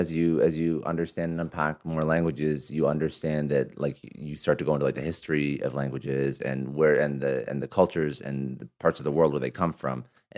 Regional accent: Ottawa, Ontario, Canada; now in Toronto, Canada; I grew up in Ottawa where, you know, you cannot, you're in the States, I'm Canadian, I grew up in Ottawa, I'm in Toronto now.

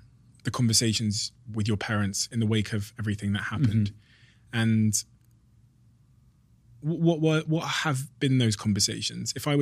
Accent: Botswana; born there; I was born in Botswana in Africa as well.

